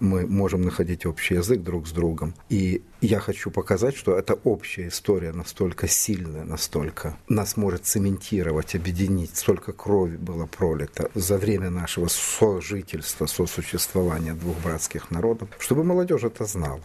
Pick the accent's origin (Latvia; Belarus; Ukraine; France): Ukraine; now in Russia; я украинец, живущий в России. Часть моей семьи, мои родственники, братья, сестры живут на Украине.